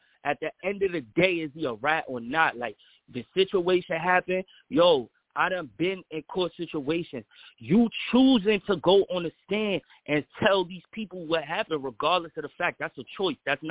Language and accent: English; New York City, New York, United States; For me, I'm from the Bronx.